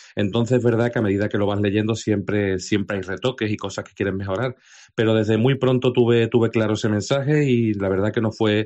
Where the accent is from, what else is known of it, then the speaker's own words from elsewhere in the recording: Cádiz, Andalusia, Spain; Evidentemente, siendo de esta ciudad y desde tan niño metido en el mundo de las cofradías